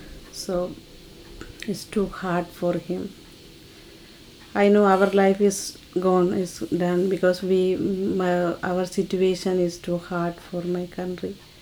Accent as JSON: {"language": "English", "country": "Sri Lanka", "second_language": "English", "moved": "as an adult", "lives_now": "Chicago, United States", "said": "I am from Sri Lanka. I came Chicago in like 1 year and 9 months."}